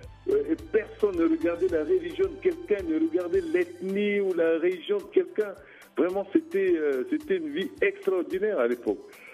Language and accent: French; Bangassou, Mbomou, Central African Republic; quand on montait dans son bus pour aller à Bangassou, dans ma ville natale